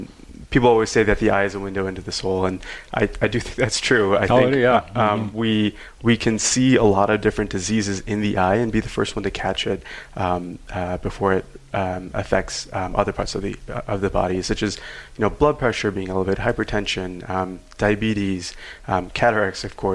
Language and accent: English; Minnesota, United States; Yeah, so I'm from Minnesota originally.